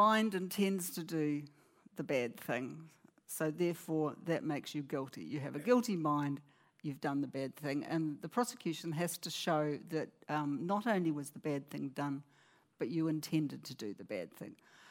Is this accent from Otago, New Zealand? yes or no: yes; Dunedin, Otago, New Zealand; because you can tell from my voice, I come from New Zealand.